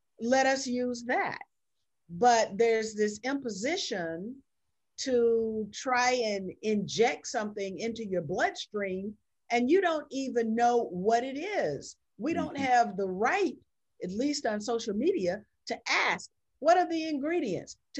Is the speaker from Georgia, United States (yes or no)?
yes; Georgia, United States; I want that narrative to become a part of the narrative of my home state of Georgia.